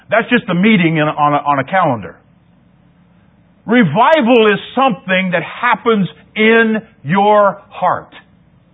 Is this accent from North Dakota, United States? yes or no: no; Ohio, United States; now in New York City, United States; I was born and raised in Ohio.